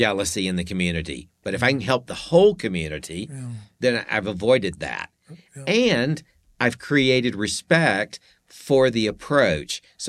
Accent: United States; As an American, I can't go to Yemen.

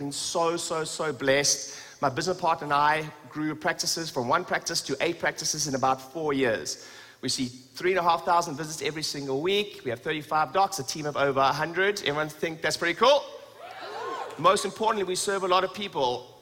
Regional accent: South Africa; now in London, United Kingdom; So originally from South Africa, I qualified in South Africa.

